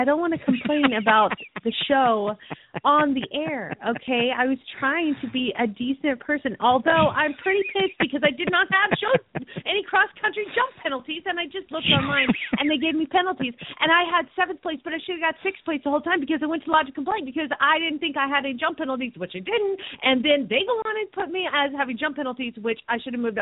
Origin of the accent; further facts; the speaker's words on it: Phoenix, Arizona, United States; from Phoenix, Arizona